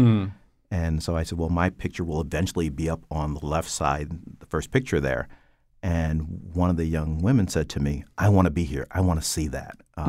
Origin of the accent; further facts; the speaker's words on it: Stamford, Connecticut, United States; I grew up in Stamford, Connecticut on the west side.